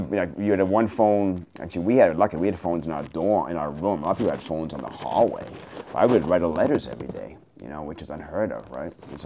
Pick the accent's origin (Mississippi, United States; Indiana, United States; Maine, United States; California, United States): Maine, United States; And in my house, growing up in Maine, my father was way ahead of the curve.